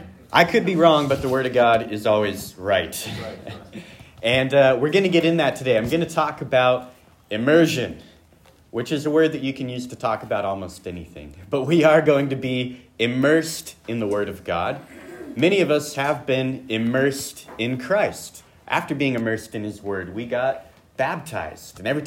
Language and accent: English; Bend, Oregon, United States; yes, I'm from Bend.